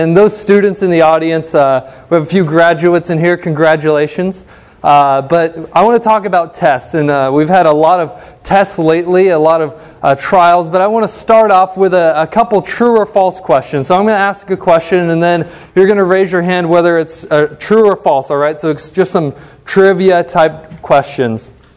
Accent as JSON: {"language": "English", "town": "Cambridge", "region": "East of England", "country": "United Kingdom", "tie": "born there", "said": "I was born in Cambridge, England in 1986."}